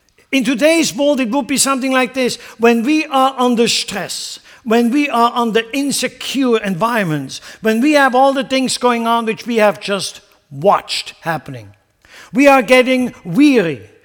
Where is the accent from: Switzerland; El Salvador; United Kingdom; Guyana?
Switzerland; now in United States; I'm dual citizen. I grew up in Switzerland, I have that passport, and I obviously became a citizen of the United States of America.